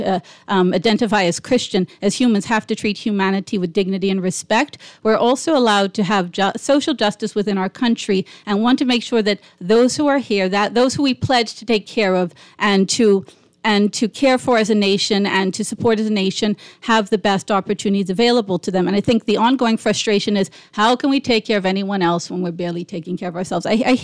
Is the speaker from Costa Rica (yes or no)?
no; Bahamas; As a Bahamian born and raised in the Bahamas